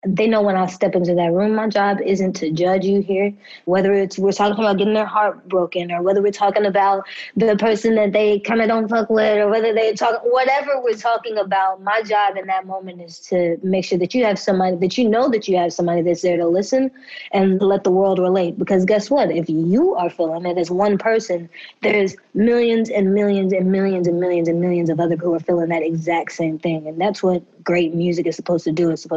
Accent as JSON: {"language": "English", "region": "Texas", "country": "United States", "said": "I'm from Texas originally, and she had a dance school out there."}